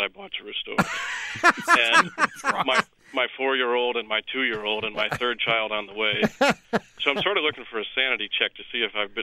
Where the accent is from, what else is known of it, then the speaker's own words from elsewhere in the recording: Durham, North Carolina, United States; I'm from Durham, North Carolina.